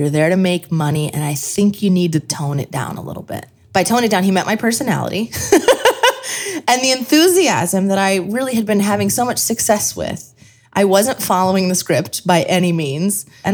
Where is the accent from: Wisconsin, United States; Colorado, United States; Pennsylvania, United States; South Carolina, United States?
Pennsylvania, United States; Scranton; I am from Scranton. I can hang.